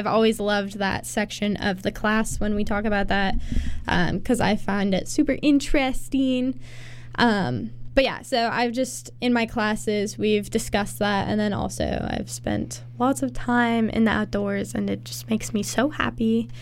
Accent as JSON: {"language": "English", "town": "Seattle", "region": "Washington", "country": "United States", "said": "I think I'm from Seattle, so that's not too far away."}